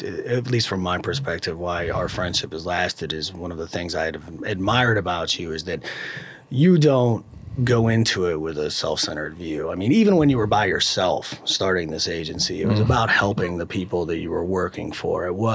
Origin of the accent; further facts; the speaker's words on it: Cleveland, Ohio, United States; Yeah, and I mean, we're snobs. We're from Cleveland, right?